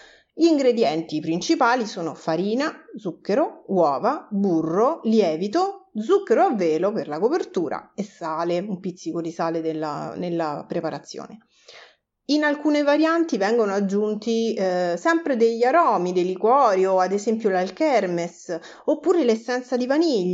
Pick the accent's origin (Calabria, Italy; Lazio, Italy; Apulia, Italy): Lazio, Italy; Parto sempre dalla mia città d'origine, dalla tradizione della regione del Lazio